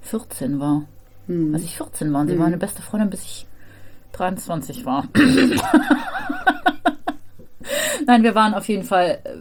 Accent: Baden-Württemberg, Germany; aber ich komme halt aus dem Schwarzwald und ich hatte halt nichts.

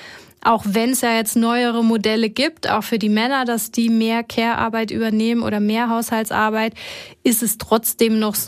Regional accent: Germany; Und ich komme ja aus Deutschland.

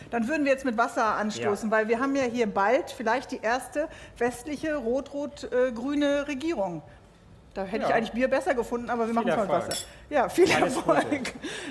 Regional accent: Bremen, Germany; das wissen wir hier als Bremer natürlich

